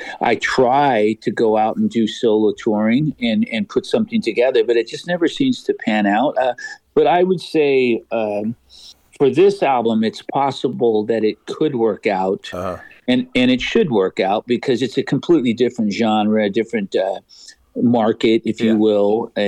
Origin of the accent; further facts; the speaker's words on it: Whittier, California, United States; also born or lived in Fullerton / La Mirada / Pasadena; I sure did. I was born in Whittier, and then we lived in Fullerton, lived in La Mirada.